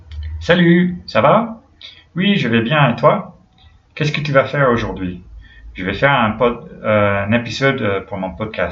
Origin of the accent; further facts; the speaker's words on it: California, United States; Spanish is a second language; now in Mexico; ¿De dónde eres? Soy de California, pero vivo en México.